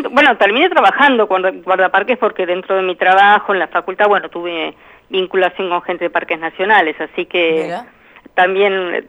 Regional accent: Argentina

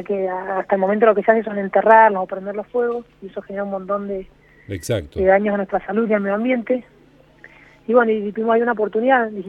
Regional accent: Mendoza, Argentina; Bueno, somos tres amigos mendocinos.

